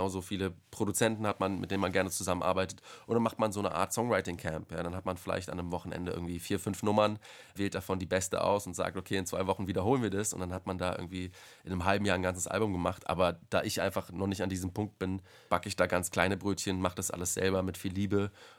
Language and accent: German; Hesse, Germany; da das hier auch meine Heimat ist im Rhein-Main-Gebiet